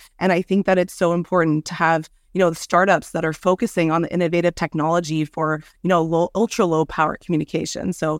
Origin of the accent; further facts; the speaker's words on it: Montreal, Quebec, Canada; And even in my hometown of Montreal, we're looking at, you know, really awful landfill problems to reach capacity as well.